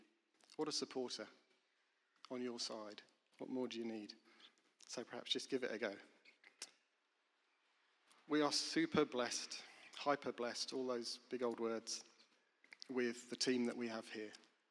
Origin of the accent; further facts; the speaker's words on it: England, United Kingdom; And being English, I know the power of a cup of tea.